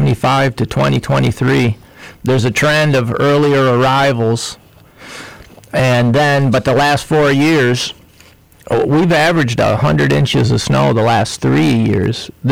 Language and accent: English; Vernon Center, New York, United States; I grew up in the Mohawk River Valley, Mohawk River Valley, upstate New York, very rural area, small town of a few hundred people, Vernon Center.